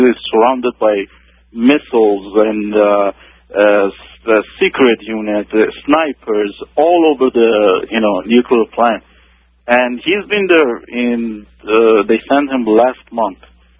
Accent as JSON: {"language": "English", "country": "Iran", "lives_now": "Canada", "said": "I'm from Iran. And I think 2 months ago I talked to you, told you that I just came from Iran."}